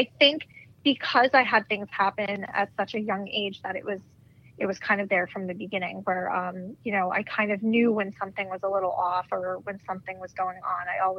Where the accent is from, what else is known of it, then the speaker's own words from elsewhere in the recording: New Jersey, United States; the house that I grew up in New Jersey definitely had paranormal activity.